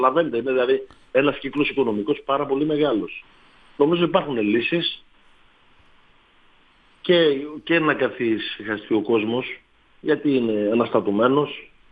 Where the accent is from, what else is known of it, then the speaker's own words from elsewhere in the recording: Nea Karvali, East Macedonia and Thrace, Greece; είμαι κάτοικος της περιοχής Νέας Καρβάλης. Έχω καταγωγή από τη Νέα Καρβάλη.